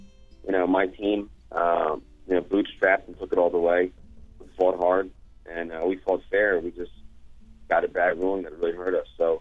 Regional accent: Philadelphia, Pennsylvania, United States; And we're from Philadelphia, so we fight.

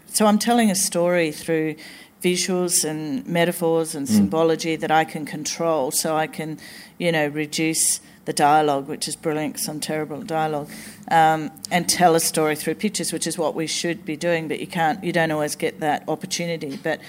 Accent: Tasmania, Australia; I grew up in Tasmania, so I'd never seen my world on screen, my Australia

